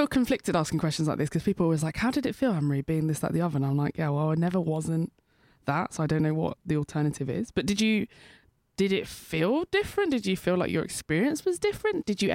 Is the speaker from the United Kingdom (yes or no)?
yes; United Kingdom; I'm British Nigerian and you're British Ghanaian.